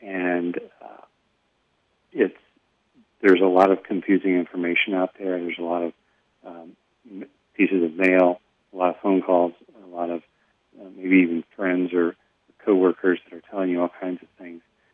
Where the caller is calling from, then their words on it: Phoenix, Arizona, United States; I'm actually calling from Phoenix today.